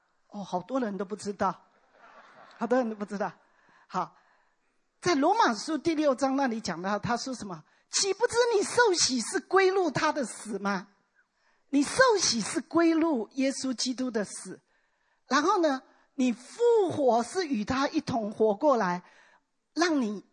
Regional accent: China; 你看我们中国人是不讲死这个字的，对不对？你讲死会被爸爸骂的。

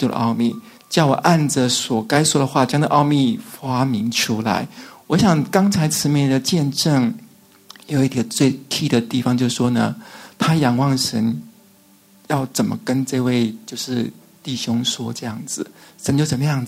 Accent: Taiwan; 不好意思我从台湾来的

